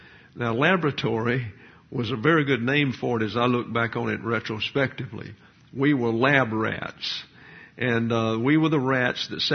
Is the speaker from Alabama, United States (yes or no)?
yes; Troy, Alabama, United States; born there; I was born in Troy, Alabama, and at that time there was a school, a college located there.